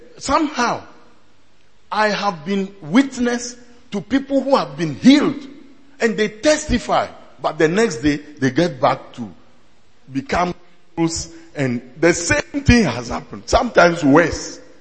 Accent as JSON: {"language": "English", "region": "Volta", "country": "Ghana", "said": "No, let's talk true. Me, I come from Volta region."}